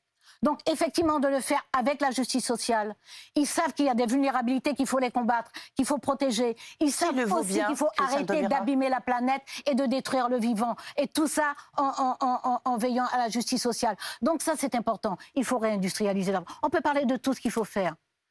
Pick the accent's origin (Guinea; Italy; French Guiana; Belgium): French Guiana; Je suis née, j'ai grandi en Guyane.